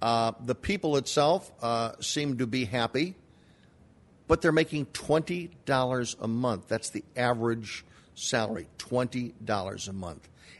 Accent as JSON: {"language": "English", "town": "Chicago", "region": "Illinois", "country": "United States", "said": "from Chicago."}